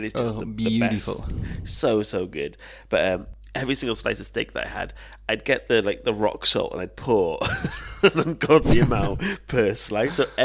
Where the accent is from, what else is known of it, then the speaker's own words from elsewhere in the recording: Australia; G'day, mate, I'm from Australia